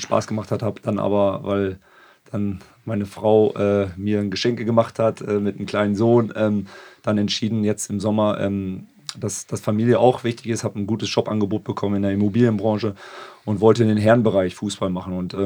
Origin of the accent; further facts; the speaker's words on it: Lower Saxony, Germany; ich komme nicht ganz aus Vechta, aber aus dem Diepholzer Raum. Und habe da auch meinen Lebensstandardpunkt.